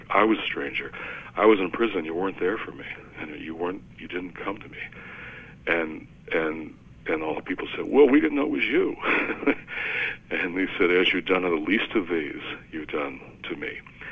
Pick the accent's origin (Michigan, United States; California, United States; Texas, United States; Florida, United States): Michigan, United States; Detroit; And in my hometown of Detroit, a very polarized, racially polarized city.